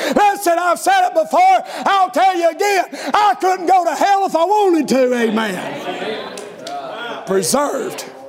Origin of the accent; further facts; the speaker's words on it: United States; I grew up in Scott County. Forgive my education.